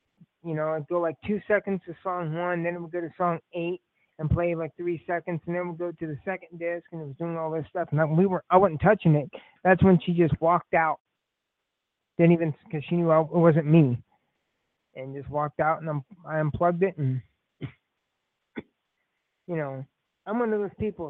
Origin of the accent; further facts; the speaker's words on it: Indiana, United States; I'm from Indiana, born here, raised here